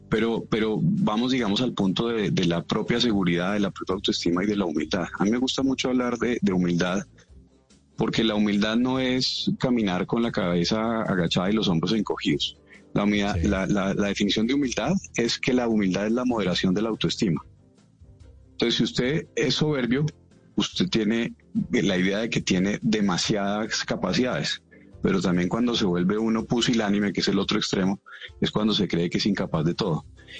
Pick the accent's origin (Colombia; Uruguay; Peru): Colombia; lo que en realidad sí somos capaces de hacer como colombianos, ¿no?